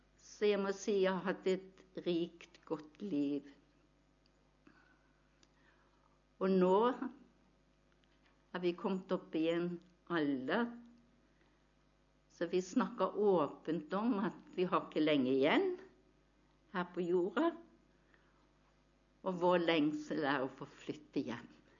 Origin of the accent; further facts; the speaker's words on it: Bergen, Vestland, Norway; moved away; Som dere hører, så er ikke jeg østlending. Jeg kommer fra Bergen.